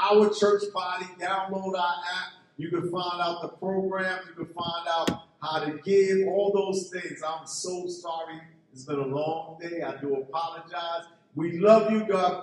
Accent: New York, United States; You know, I'm not from Delaware. I'm not from Maryland. No, I'm from New York.

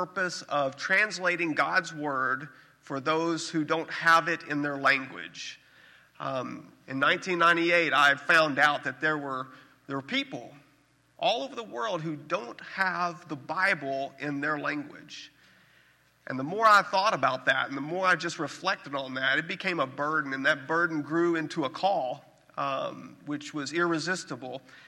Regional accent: Arkansas, United States; Now, I'm from Arkansas, so I can't speak quickly, so you're going to have to listen quickly.

